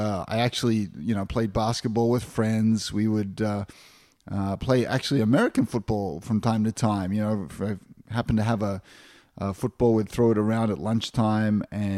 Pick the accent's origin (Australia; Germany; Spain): Australia; moved away as an adult; I'm 50 years old, and I grew up in Australia, actually. And after graduating university, I came over here.